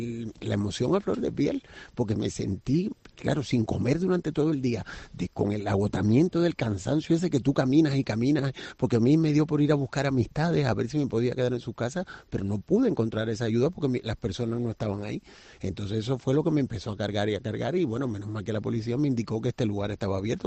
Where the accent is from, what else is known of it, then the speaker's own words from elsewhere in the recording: Cuba; now in Tenerife, Spain; Sí, soy cubano, pero afianzado.